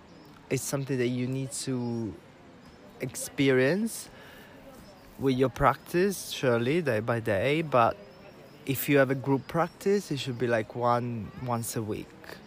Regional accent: Italy; English is a second language; now in London, United Kingdom; I'm 34 years old and I'm from Italy, but I live in London.

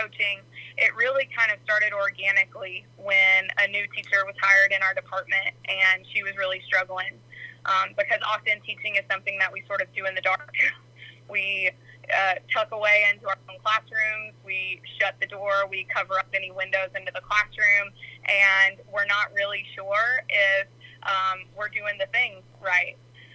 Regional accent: Eatonton, Georgia, United States; And, you know, growing up in Eatonton, there's not a ton to do there.

